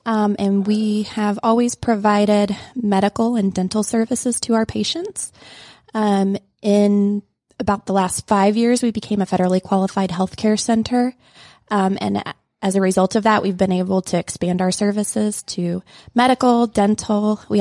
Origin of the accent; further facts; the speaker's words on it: Indiana, United States; also born or lived in Kansas City, Missouri / Columbus, Ohio; Started out, though, born and raised in Indiana. Went to medical school in Kansas City, Missouri, where I met my husband.